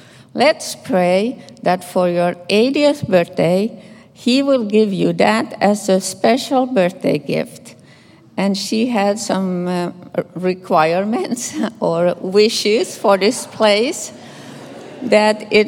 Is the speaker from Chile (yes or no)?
no; Finland; English is a second language; now in Phoenix, United States; And I'm stationed in Phoenix, Arizona. Originally, I come from Finland. That's why I have an accent.